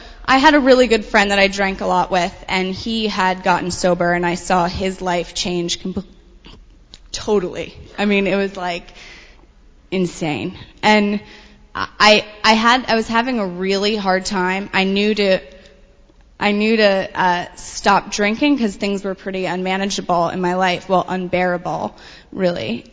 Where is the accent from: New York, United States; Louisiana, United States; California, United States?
New York, United States; Manhattan; I grew up in Manhattan to two non-alcoholic parents. I have two younger sisters